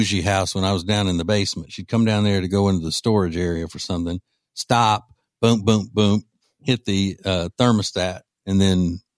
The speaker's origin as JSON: {"language": "English", "region": "Louisiana", "country": "United States", "tie": "born or raised there", "said": "than what my wife and I grew up in Louisiana"}